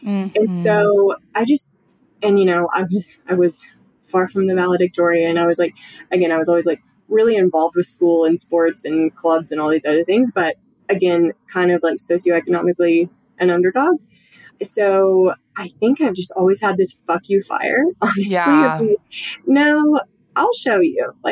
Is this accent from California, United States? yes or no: no; Kentucky, United States; So I grew up in the Bible Belt in rural Kentucky, and that played a huge role in my life.